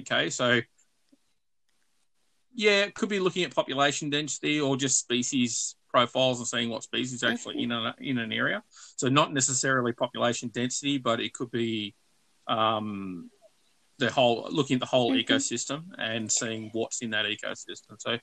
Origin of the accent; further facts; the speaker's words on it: Victoria, Australia; I grew up in Victoria. I was the youngest person to hold their venomous snake license in Victoria.